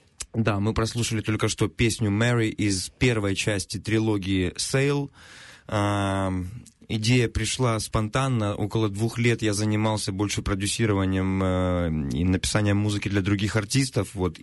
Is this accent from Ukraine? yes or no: yes; Donetsk, Donetsk Oblast, Ukraine; moved away as an adult; now in Kyiv, Ukraine; Я родом из Донецка, прожил там до 18 лет, в 2002 году я переехал в Киев.